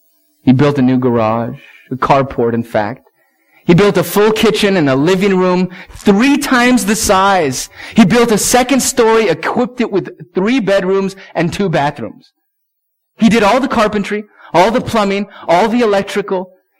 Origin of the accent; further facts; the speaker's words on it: Palo Alto, California, United States; also born or lived in Sunnyvale; moved, Mom, when we were what? When I was what, 4 or 5 or something like that? I was really young. We moved to Palo Alto from Sunnyvale.